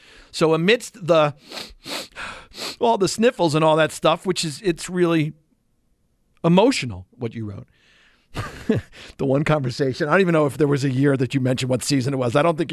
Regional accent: New York, United States; I grew up on Long Island for some stupid reason as a Jets fan.

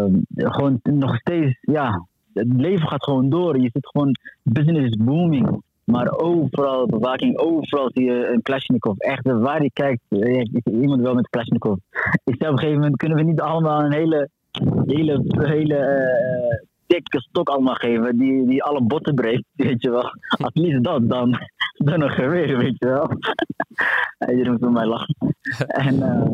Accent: Somalia; Dutch is a second language; En wij zijn ook Somaliër. Maar we willen onze eigen regering. We willen ons eigen land.

